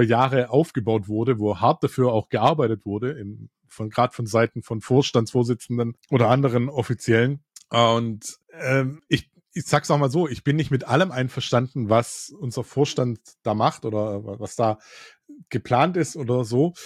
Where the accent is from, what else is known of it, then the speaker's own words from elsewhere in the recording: Stuttgart, Baden-Württemberg, Germany; Und so ein typischer Inside-Joke bei uns in Stuttgart ist dann